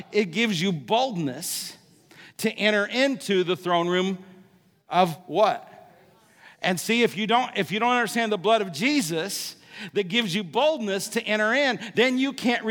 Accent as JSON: {"language": "English", "town": "Paris", "region": "Illinois", "country": "United States", "tie": "born or raised there", "said": "I had some people come from my hometown of Paris, Illinois, and they thought they knew me because everybody knows everybody"}